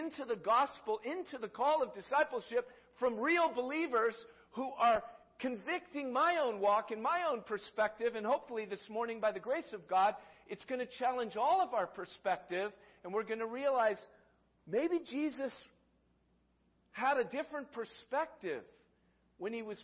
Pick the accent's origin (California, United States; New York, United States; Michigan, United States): California, United States; Newport Beach; I grew up in Newport Beach, California.